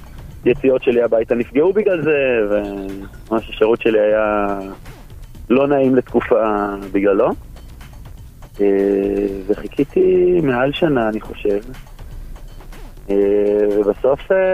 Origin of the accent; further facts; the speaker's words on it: Central District, Israel; אני מהמרכז